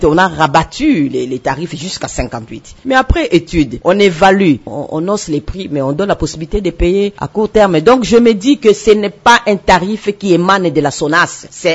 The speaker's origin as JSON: {"language": "French", "region": "Maniema", "country": "DR Congo", "said": "chez nous au Maniema"}